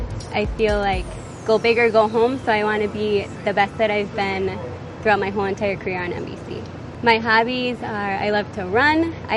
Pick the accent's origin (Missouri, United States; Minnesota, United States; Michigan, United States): Minnesota, United States; Bloomington; I am from Bloomington, and this is my fifth season with the MBC.